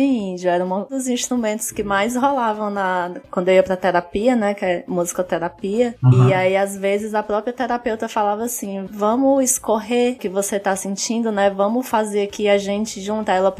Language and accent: Portuguese; Maracanaú, Ceará, Brazil; Falar, sou do Maracanaú, né? A terra do Rio das Aves Maracanãs.